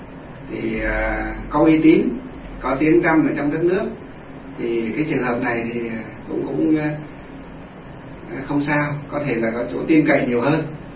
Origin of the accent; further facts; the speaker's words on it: Thanh Lương, Hòa Bình, Vietnam; ở trong quê của chúng tôi, ở trong Thanh Lương, Kim Bôi, Hòa Bình, bây giờ là Thanh Lương, Lương Sơn, Hòa Bình, ngay trong quê lên thôi